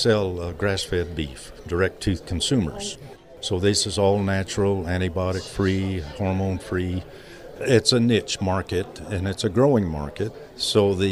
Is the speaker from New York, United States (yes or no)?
no; New Mexico, United States; I'm a native of New Mexico. I grew up in Lincoln County, Billy the Kid country, Smokey the Bear country.